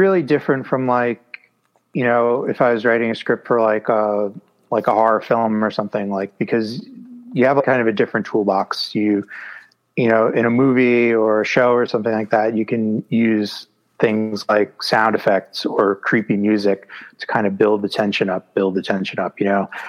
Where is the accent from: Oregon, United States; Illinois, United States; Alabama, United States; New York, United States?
New York, United States; New York City; But I grew up on the water, but I grew up in New York City. So, you know, it's coastal.